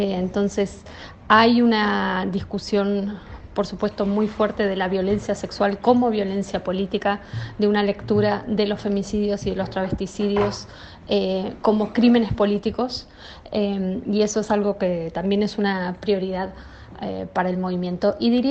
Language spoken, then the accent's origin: Spanish; Argentina; de Ni Una Menos, de Argentina.